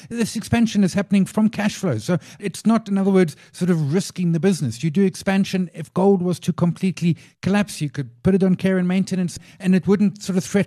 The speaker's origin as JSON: {"language": "English", "country": "South Africa", "said": "It's better being a South African consumer, but it's still tough out there."}